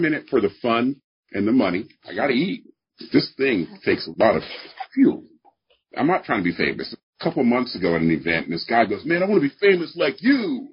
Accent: Midwest, United States; And I came from the Midwest and all this kind of stuff.

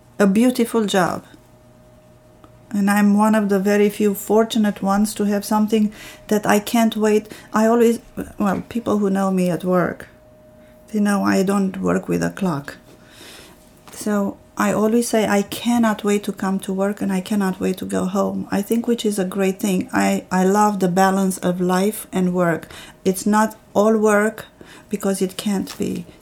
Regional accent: Romania; English is a second language; I always say, I am from Romania, but I am of Armenian descent.

